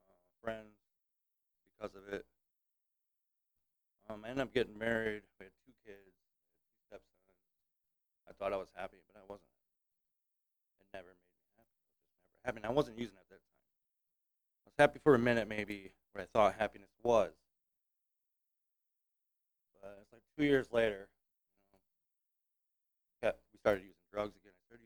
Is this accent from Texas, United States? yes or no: no; Prairie du Chien, Wisconsin, United States; also born or lived in La Crosse; I was born in La Crosse, Wisconsin. I lived on the other side of the river, Prairie du Chien, my whole life.